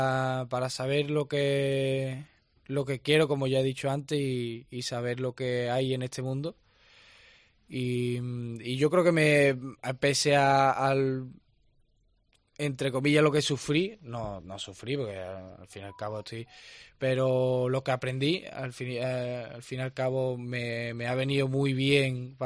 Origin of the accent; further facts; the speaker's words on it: Seville, Andalusia, Spain; yo soy un chaval, recién cumplido los 19 años, y soy de Sevilla, toda mi familia de Constantina